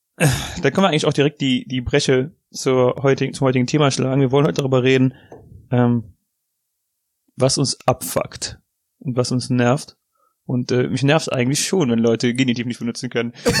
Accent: North Rhine-Westphalia, Germany; accent: Ripuarian; Also das ist das zu meinem ripuarischen Dialekt.

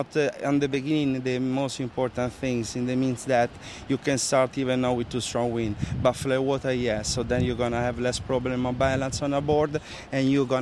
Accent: Rome, Lazio, Italy; English is a second language; now in Fuerteventura, Spain; I'm coming from Italy, from Rome exactly. I'm living in Fuerteventura, Canary Islands, since 2007. So already start to be quite a long time, 18 years.

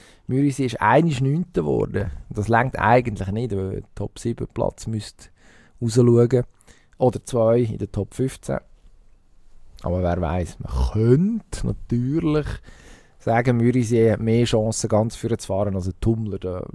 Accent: Switzerland; warum als sie bei uns in der Schweiz die Experten häufig auch Schweizerdeutsch reden

